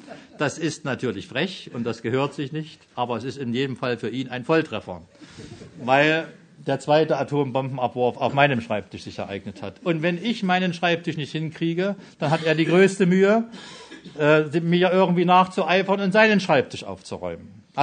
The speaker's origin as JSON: {"language": "German", "country": "Germany", "said": "Und das finde ich als Deutscher immer sehr schön, wenn ich immer alles sortieren kann."}